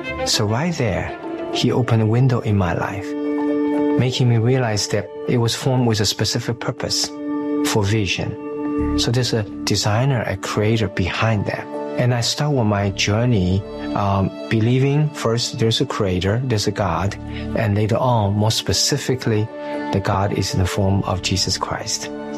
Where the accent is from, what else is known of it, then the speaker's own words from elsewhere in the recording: China; I came from China as an atheist. I believed nothing but science.